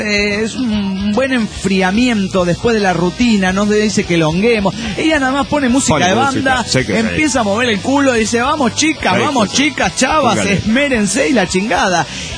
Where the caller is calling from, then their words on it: Trelew, Chubut, Argentina; de Trelew, Argentina.